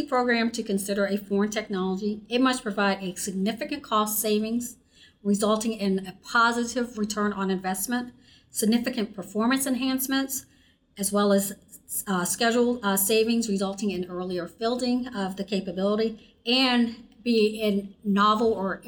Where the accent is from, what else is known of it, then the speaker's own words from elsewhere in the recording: Virginia, United States; born there; So, of course, I was born in Northern Virginia